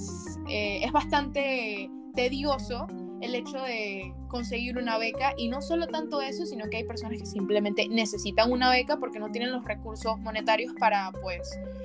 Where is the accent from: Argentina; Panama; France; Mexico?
Panama; nosotros como panameños, como personas que se quieren ir a estudiar